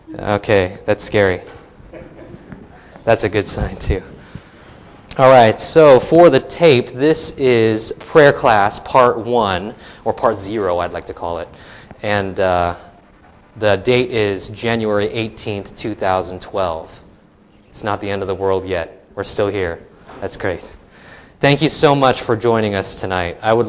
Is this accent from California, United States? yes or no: yes; Anaheim, California, United States; And I am a native of Orange County. I was born in Anaheim Hills, California, from Chinese descent, my parents.